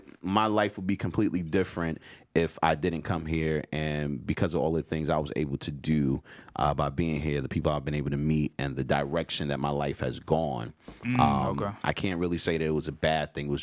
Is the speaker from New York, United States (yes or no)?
yes; The Bronx, New York, United States; I'm from the Bronx. Born and raised. You know, gunshots put us to sleep.